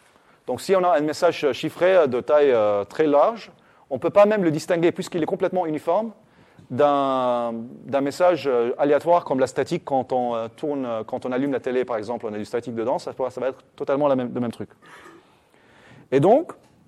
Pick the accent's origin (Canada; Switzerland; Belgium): Canada; Quebec; je viens du Québec, donc c'est encore pire là-bas.